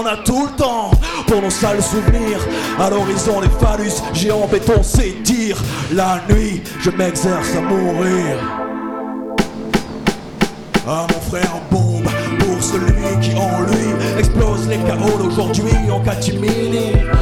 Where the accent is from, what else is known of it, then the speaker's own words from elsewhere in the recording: Béziers, Occitanie, France; Donc nous, c'est … on vient de Béziers, petite ville proche de Montpellier. Biterrois, le Biterrois même